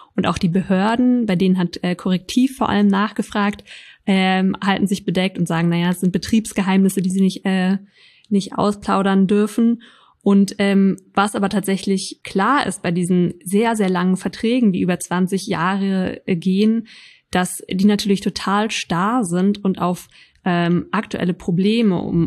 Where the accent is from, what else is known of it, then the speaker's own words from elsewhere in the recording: Berlin, Germany; für uns als Berliner